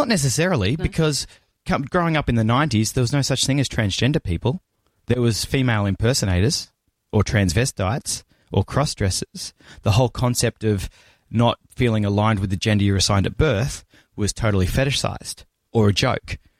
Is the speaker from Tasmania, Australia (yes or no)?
no; Jerilderie, New South Wales, Australia; also born or lived in Melbourne; my family moved around a lot until 1989. We settled in a town called Drildery in southern New South Wales in the Riverina. And I lived there up until I was 17, and then I moved to Melbourne to go to university.